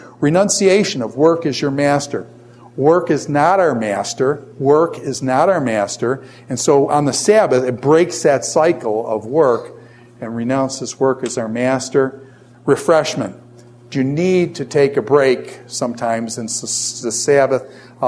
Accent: New York, United States; I grew up in New York. And in New York, they have potholes that are so big they will like eat your car.

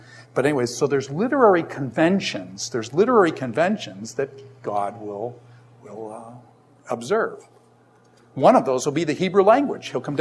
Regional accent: Niagara Falls, New York, United States; also born or lived in Israel / Tennessee; I was originally from Niagara Falls, New York area. And then lived in Israel, lived in Tennessee. I lived in Tennessee for a while.

